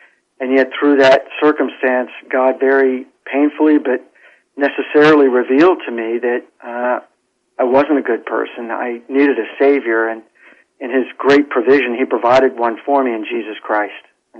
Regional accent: Washington, District of Columbia, United States; Sure. I grew up in Washington, D.C. in a large Roman Catholic family. I'm one of eight children.

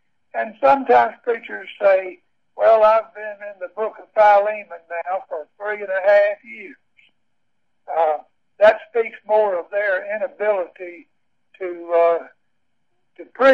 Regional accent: the South, United States; advantages to having been reared in the South, where we don't speak as quickly as you Pennsylvania folks.

